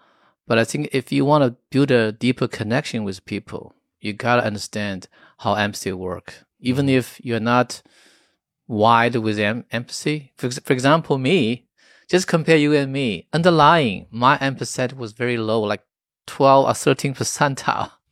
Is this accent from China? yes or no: yes; China; English is a second language; I was brought up in this environment. I was brought up in China.